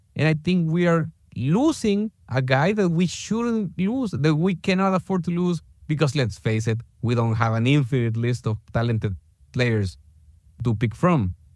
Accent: El Salvador; You know, we're Salvadoran. We come from the Nahuatl and Maya Pipil people. We're not tall people.

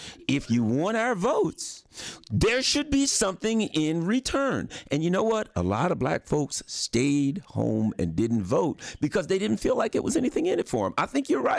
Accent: Canada; born there; Well, you know, I was born in Canada

